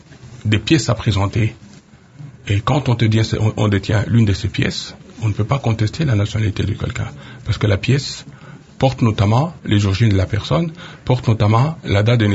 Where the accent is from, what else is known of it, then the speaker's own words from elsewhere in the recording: DR Congo; moi, en tant que Congolais